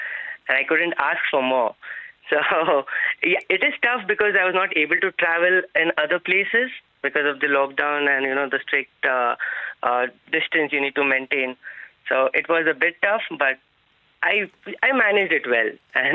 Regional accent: Mumbai, Maharashtra, India; Because I moved from Mumbai to here, and then I didn't know anyone, and I was not able to understand the accent.

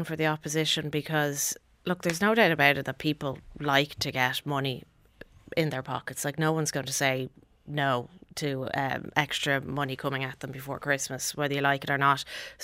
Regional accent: Bray, County Wicklow, Ireland; also born or lived in Navan; now in Dún Laoghaire, Ireland; I'm from the Bray area, lived out in Navan, now live in Dunleary myself.

